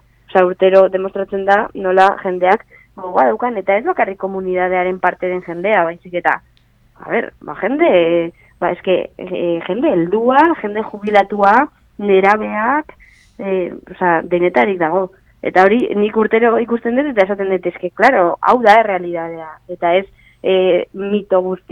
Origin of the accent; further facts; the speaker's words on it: San Sebastián, Basque Country, Spain; ni Donostiarra naiz adibidez.